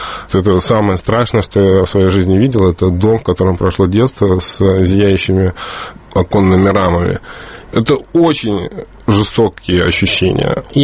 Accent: Absheron, Azerbaijan; now in Russia; Дело все в том, что я вырос на Апшероне, меня оттуда увезли, если быть точным, в 1974 году.

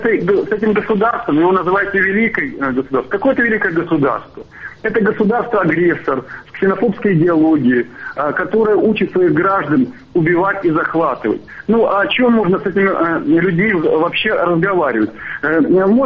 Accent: Kyiv, Ukraine; born there; вот я тоже русскоязычный, да, я родился в Киеве

